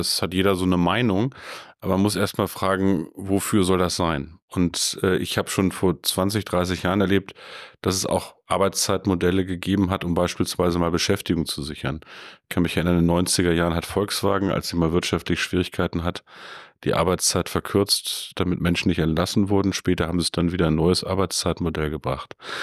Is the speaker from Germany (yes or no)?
yes; Peine, Lower Saxony, Germany; Also meistens war ich am 1. Mai in meiner Heimat in Peine